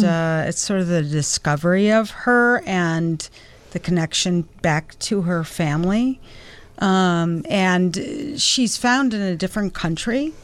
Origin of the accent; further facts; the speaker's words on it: Detroit, Michigan, United States; now in Chicago, United States; I'm from Detroit.